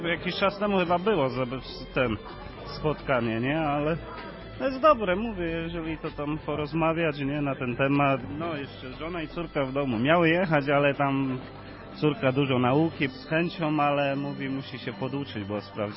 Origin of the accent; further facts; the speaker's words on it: Łęka Wielka, Greater Poland Voivodeship, Poland; now in Żytowiecko, Poland; Pochodzę z Łęki Wielkiej, ale teraz w Żytowiecku mieszkam, nie?